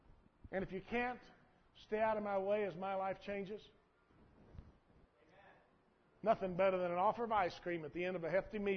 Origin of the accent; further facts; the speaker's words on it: Texas, United States; That's why I was born and raised in South Texas.